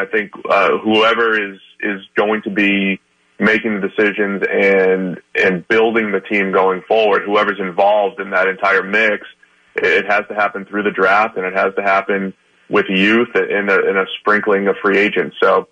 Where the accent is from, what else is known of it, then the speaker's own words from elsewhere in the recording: New England, United States; I grew up in New England. I had a lot of friends that loved the 49ers because the Patriots were terrible at that time.